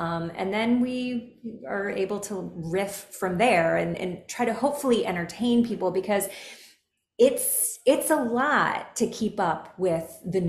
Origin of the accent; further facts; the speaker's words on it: Kentucky, United States; I'm from Kentucky. I come from a very conservative family, a lot of Republicans, traditional Republicans